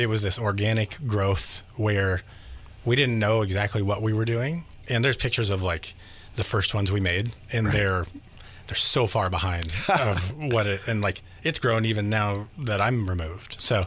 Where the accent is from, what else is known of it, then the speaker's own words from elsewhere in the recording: Colorado, United States; And unfamiliar to me, I was originally from Colorado. And that was like the first smell of magic.